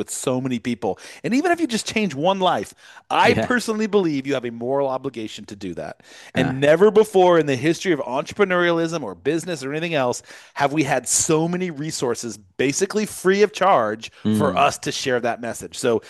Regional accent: California, United States; I'm from California too, so safe travels back to the motherland.

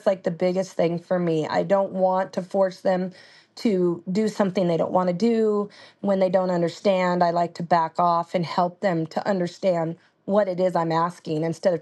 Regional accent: Junction City, Oregon, United States; I was born and raised in Oregon, grew up in Junction City, and my mom and dad had a lot of horses.

